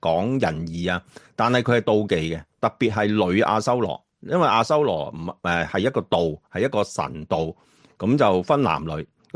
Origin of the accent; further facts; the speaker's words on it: Guangdong, China; 即系蒸生瓜，我哋广东人嗰种